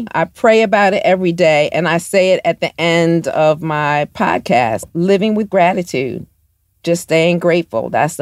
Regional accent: Baltimore, Maryland, United States; he's from my hometown of Baltimore.

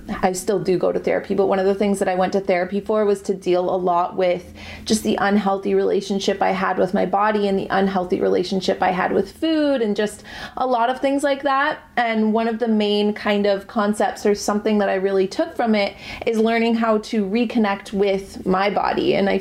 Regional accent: Canada; American adults, I'm Canadian, but it counts.

